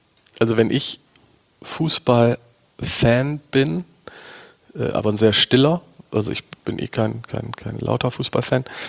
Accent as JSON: {"language": "German", "region": "Bremen", "country": "Germany", "said": "ich bin Bremer"}